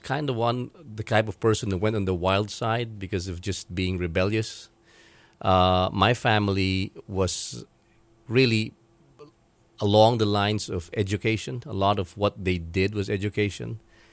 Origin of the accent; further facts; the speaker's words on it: Manila, Metro Manila, Philippines; also born or lived in Cebu; I grew up in the city of Manila in the Philippines, in Manila itself. I was born and raised there, educated there. My family has always been in Manila.